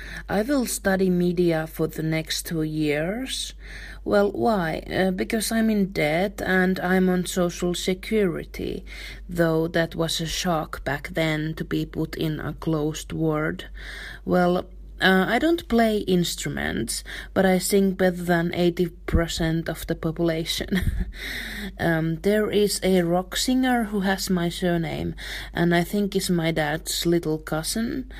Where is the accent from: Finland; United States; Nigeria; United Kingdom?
Finland; English is a second language; So about my country, I'm from Finland. It's the land of the midnight sun